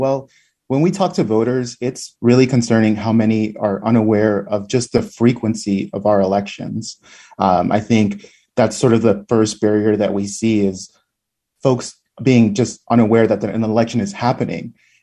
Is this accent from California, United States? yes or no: no; Nampa, Idaho, United States; first language es; I grew up in Nampa and come from a Spanish-speaking household.